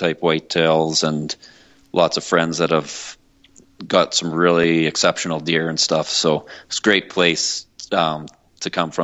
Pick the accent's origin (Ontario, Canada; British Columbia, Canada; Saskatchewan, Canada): Saskatchewan, Canada; growing up in Saskatchewan, primarily hunting whitetail and mule deer and antelope, like most people from the prairie regions do. And after I got finished school, I moved out to Alberta here